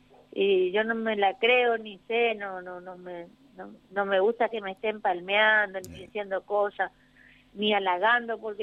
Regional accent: Villa Ángela, Chaco, Argentina; now in Resistencia, Argentina; nos quedamos hasta el 75 en Villa Ángela, porque ahí es donde se retira él de la policía.

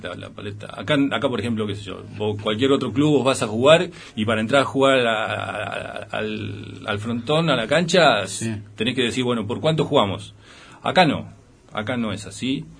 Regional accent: La Plata, Buenos Aires Province, Argentina; also born or lived in Chacabuco; Yo soy platense, viví hasta los 11 años en La Plata. De ahí mis viejos nos fuimos a vivir a Chacabuco, provincia de Buenos Aires.

